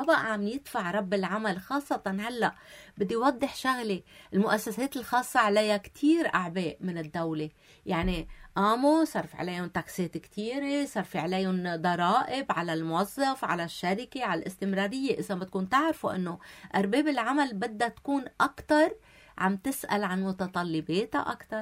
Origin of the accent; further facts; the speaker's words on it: Lebanon; نحنا كلبنانية